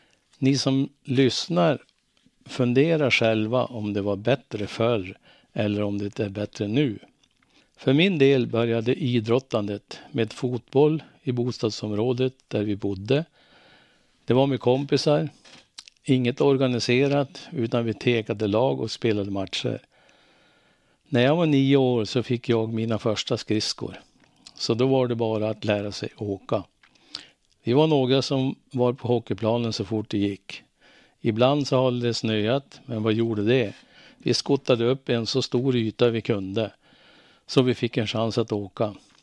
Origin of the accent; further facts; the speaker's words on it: Domsjö, Västernorrland County, Sweden; Jag är uppvuxen i Domsjö med en mamma som var hemmafru och en pappa som jobbade på Modo samt en 4 år yngre syster.